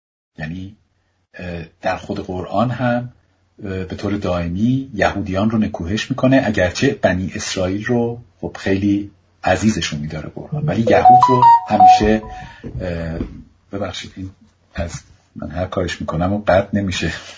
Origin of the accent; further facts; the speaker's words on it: Iran; now in Germany; از اونجایی که من خودم در آلمان زندگی میکنم